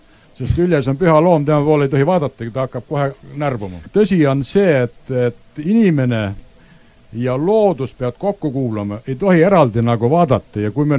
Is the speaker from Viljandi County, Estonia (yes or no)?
no; Saare County, Estonia; seal, kus mina kasvasin üles Saaremal